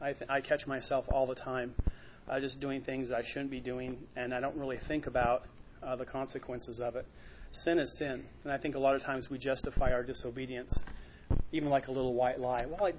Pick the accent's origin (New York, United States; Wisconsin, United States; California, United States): California, United States; Bonsall; When I was growing up in California in elementary school, my stepdad was a golf professional, so we lived out in the country in the middle of nowhere in a place called Bonsall, California.